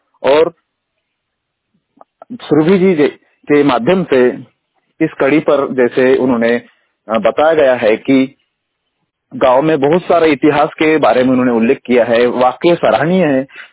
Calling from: Chhindwara, Madhya Pradesh, India; छिंदवाड़ा से।

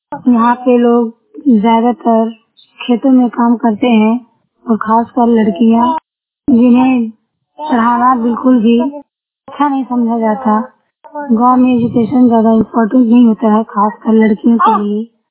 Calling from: Bhisaiya, Uttar Pradesh, India; और मैं ग्राम भिसैया जिला महाराजगंज से बोल रही हूँ। मैं एक गांव से बिलोंग करती हूँ।

